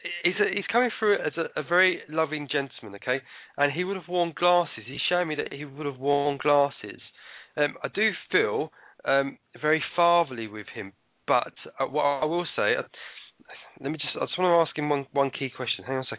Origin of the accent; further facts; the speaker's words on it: London, United Kingdom; obviously I was raised in London